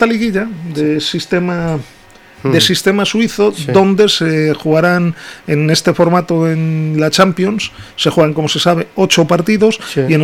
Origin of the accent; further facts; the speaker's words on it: Spain; como buen español, que me considero, ya lo sabe todo el mundo, es un español orgulloso de ser español y además extraordinariamente vinculado con mi país